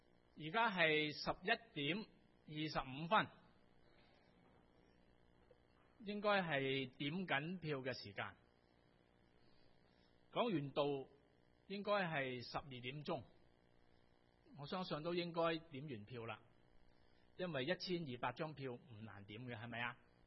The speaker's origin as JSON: {"language": "Cantonese", "country": "Hong Kong", "said": "当今日嚟到选出特首嘅时候，我哋香港人就要收拾心情"}